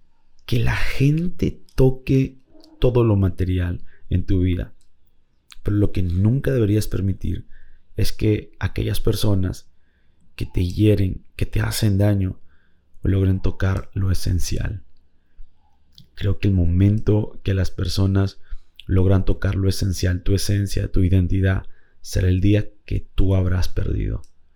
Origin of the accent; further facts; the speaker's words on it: Peru; lo hemos visto ahora aquí en mi país, aquí en Perú